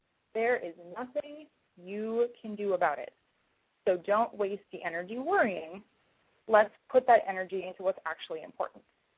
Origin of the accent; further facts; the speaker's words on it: Midwest, United States; Now, keep in mind that I'm from the Midwest. We invented passive-aggressive tendencies